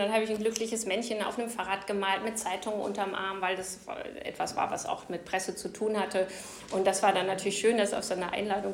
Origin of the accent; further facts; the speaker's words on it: Delbrück, North Rhine-Westphalia, Germany; ich bin am Kirchplatz in Delbrück aufgewachsen